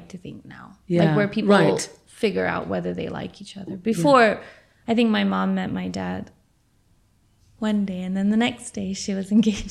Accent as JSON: {"language": "English", "town": "San Diego", "region": "California", "country": "United States", "tie": "born or raised there", "said": "Yes, I was born and raised in San Diego."}